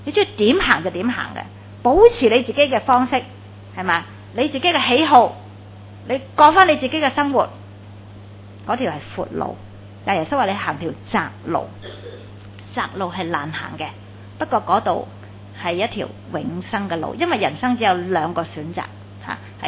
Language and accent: Cantonese; China; 咁我哋中国人都好多嘅，系咪啊？